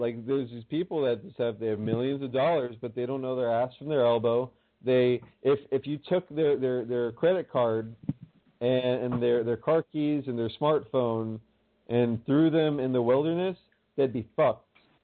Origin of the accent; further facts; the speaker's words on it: Miami, Florida, United States; we came from the streets, motherfucker. We came from Miami. And it was rough.